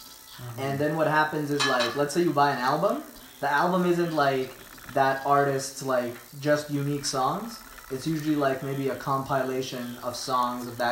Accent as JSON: {"language": "English", "country": "India", "tie": "born or raised there", "said": "Like I grew up in India."}